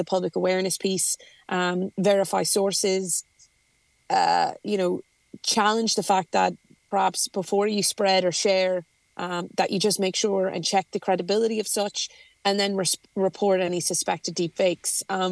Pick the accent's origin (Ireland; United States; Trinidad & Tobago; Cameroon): Ireland; as an Irish MEP, we also have due diligence, the fact that we house a number of the social media platform companies in this country EU.